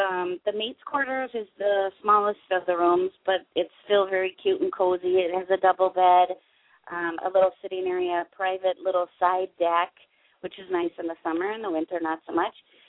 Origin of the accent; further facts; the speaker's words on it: Minnesota, United States; accent: Minnesota; And you might love this with my Minnesota accent, but I always say I'm a boater with no motor.